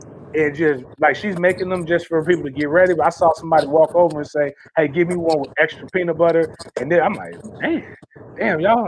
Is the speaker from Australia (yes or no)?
no; Florida, United States; we grew up in the Big Ben area. Like, people don't understand how dope it was to be a football fan in Tallahassee in the 90s.